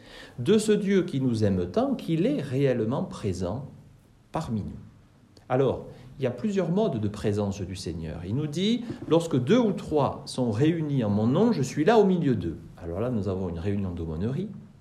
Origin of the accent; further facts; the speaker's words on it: France; bien que nous sommes français et que nous avons une langue extrêmement riche